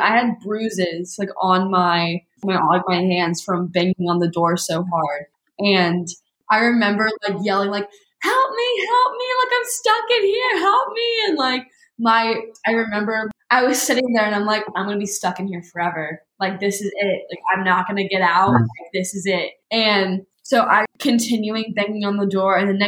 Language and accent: English; Roanoke, Virginia, United States; So growing up, so I'm from Roanoke, Virginia. I don't know if any of y'all know where that is, but it's just a small town in Virginia.